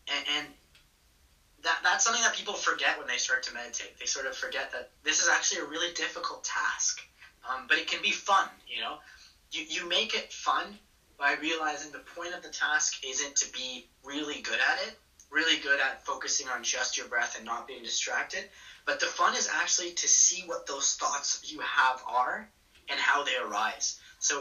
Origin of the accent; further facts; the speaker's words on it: Canada; I always forget that as a Canadian.